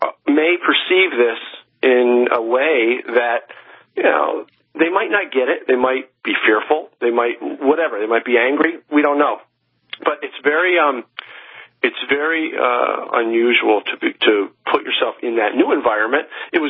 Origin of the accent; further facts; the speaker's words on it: New York, United States; see, I'm from New York. I live in upstate New York, Saratoga Springs.